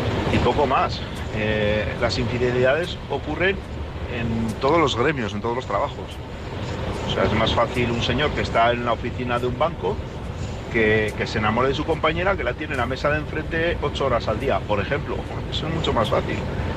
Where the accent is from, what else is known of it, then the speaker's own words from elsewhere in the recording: Zaragoza, Aragon, Spain; yo que soy de Zaragoza